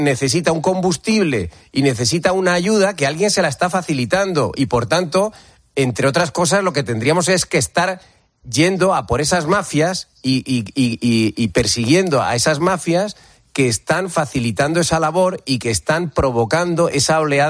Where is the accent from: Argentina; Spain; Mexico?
Spain; como españoles que somos todos